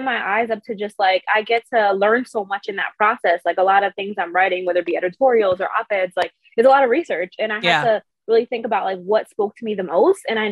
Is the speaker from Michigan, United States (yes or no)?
no; Brooklyn, New York, United States; I'm from Brooklyn, New York, and I feel like the area I was grown up in, it was predominantly Caribbean.